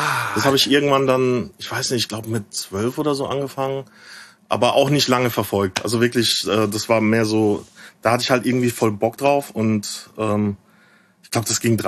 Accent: Bavaria, Germany; now in Berlin, Germany; Also ich komme aus der Ecke, so ein bisschen dörflicher Aschaffenburg, die Ecke. Auch nicht direkt Aschaffenburg

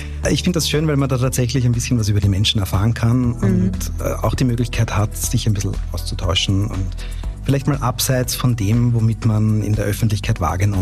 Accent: Vienna, Austria; ich habe eine wahnsinnige Liebe und Bindung zu meiner Heimatstadt Wien

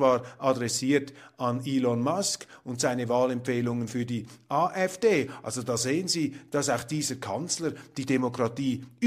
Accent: Switzerland; ich sage jetzt mal ganz auch überheblich und super arrogant als Schweizer

